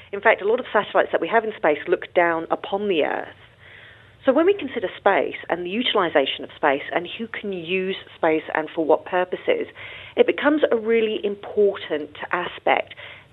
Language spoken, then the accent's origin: English; United Kingdom; now in New Zealand; So I came from the UK, as you can tell from my accent. And when I came to New Zealand, I decided to undertake a Master's of International Studies.